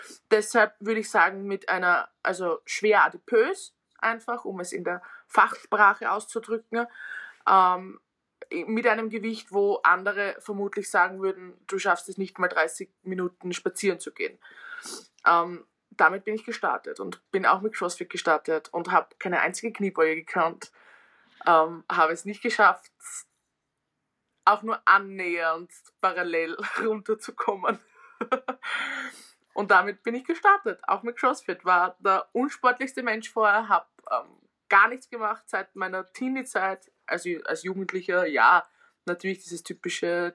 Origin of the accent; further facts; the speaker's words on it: Vienna, Austria; accent: Austrian; Ich bin aus Österreich, aus der Nähe von Wien. Hört man vermutlich auch immer wieder am Akzent.